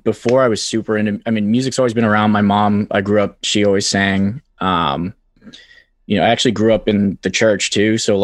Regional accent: Quincy, Massachusetts, United States; I grew up in Quincy. It's a bit of a lawless wasteland

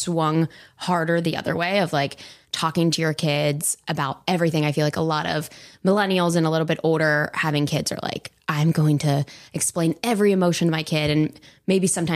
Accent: Pittsburgh, Pennsylvania, United States; Yeah, I grew up in Pittsburgh, and it's so funny.

